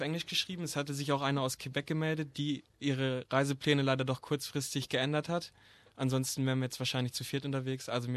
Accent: Lower Saxony, Germany; ich komme aus Niedersachsen, aus der Nähe von Hannover

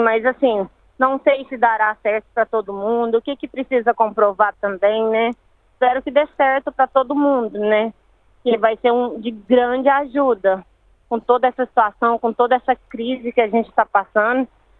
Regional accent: Minas Gerais, Brazil; moved away as an adult; also born or lived in Alagoas; now in Australia; brasileira, tenho 30 anos e cheguei há 4 meses na Austrália. Eu sou de Minas, mas eu nasci em Alagoas, tem 19 anos que eu moro em Minas Gerais.

